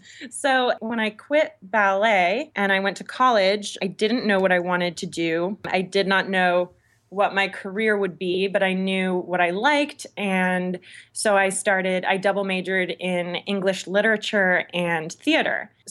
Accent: Los Angeles, California, United States; I was raised in Los Angeles. And my father is an actor, and my mom did acting and modeling and dancing.

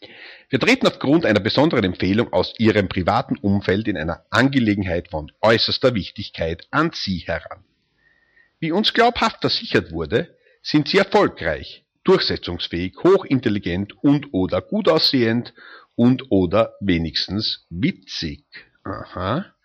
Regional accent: Vienna, Austria; Vom Anton Proksch Institut in Wien. Ja, aus meiner Heimat kommt dieser Brief.

